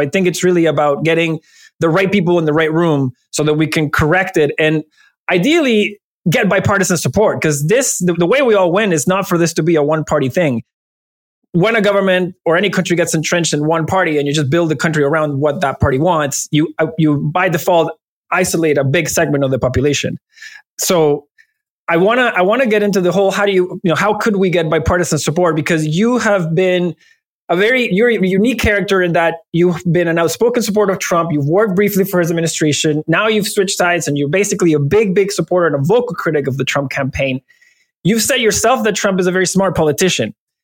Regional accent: Venezuela; first language es; English is a second language; my main language is Spanish because I grew up in Venezuela, but my parents are Italian.

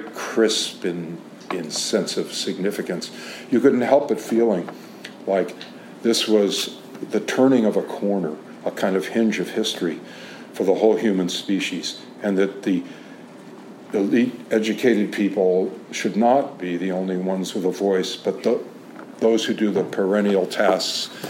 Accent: California, United States; it may be that just because I'm from Silicon Valley, I have this sense of the machine

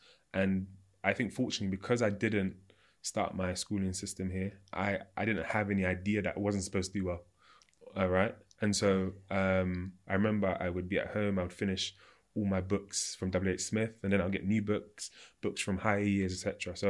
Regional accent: United Kingdom; So there was definitely a lot of pride growing up in being Jamaican, and I saw lots of Jamaican culture in Britain.

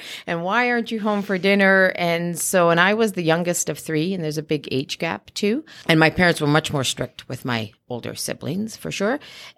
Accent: Guelph, Ontario, Canada; Growing up, I wasn't in an Italian community. I grew up in Guelph, which is Italian

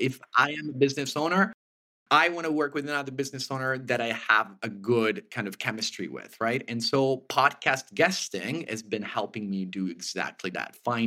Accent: Italy; English is a second language; also born or lived in Canada; I was born and raised in Italy. Then I lived in Canada as a dual citizen for a long time from Canadian father. Then I moved back to Italy. Now we're doing 6 months and 6 months.

